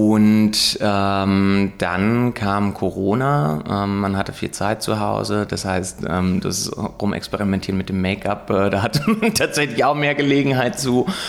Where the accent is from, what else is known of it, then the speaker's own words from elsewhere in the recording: Lüneburg, Lower Saxony, Germany; mit einem starken Theorieschwerpunkt Kulturwissenschaften in meiner Heimatstadt Lüneburg zu studieren